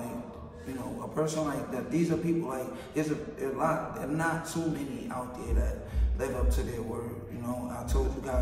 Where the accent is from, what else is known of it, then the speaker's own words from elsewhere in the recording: Far Rockaway, New York, United States; I'm from Cornega Avenue, Beach 22nd Street.